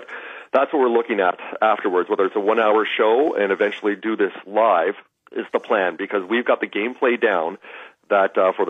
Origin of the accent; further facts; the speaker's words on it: Vancouver, British Columbia, Canada; we're from Vancouver, even though we spend most of our time in the States these days